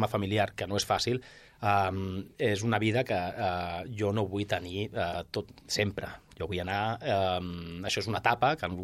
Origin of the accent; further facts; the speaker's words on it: Catalonia, Spain; I et diré més, catalans, perquè la majoria som catalans